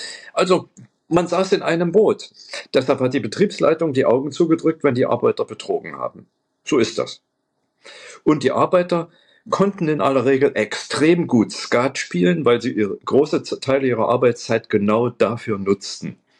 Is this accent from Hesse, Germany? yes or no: no; Erfurt, Thuringia, Germany; in Erfurt, meiner Heimatstadt damals